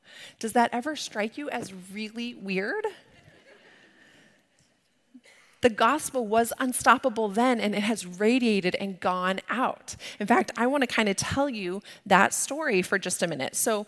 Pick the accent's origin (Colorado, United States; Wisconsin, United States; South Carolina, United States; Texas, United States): Colorado, United States; Denver; Well, I am a Colorado native. I grew up in Denver, Colorado.